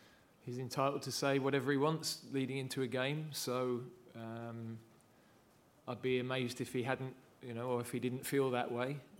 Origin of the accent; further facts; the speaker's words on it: England, United Kingdom; because I haven't followed it as closely, being an Englishman, as I'm sure the Welsh public have followed it.